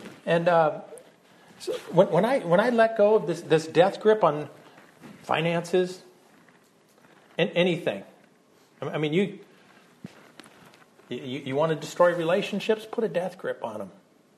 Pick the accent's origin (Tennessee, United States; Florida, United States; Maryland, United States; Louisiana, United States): Louisiana, United States; born there; I was born in Louisiana, so I can talk about that myself.